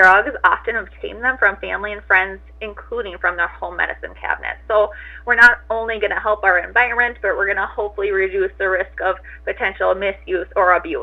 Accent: Dawson, Minnesota, United States; I attended Dawson Boyd High School, and I grew up here in Dawson, so it's nice to be able to come back and serve the community.

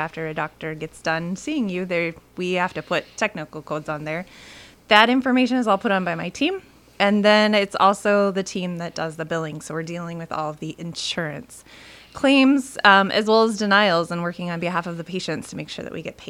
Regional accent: Nebraska, United States; I came to this area. I'm married into this area. I found my husband from here, but I'm originally from Nebraska.

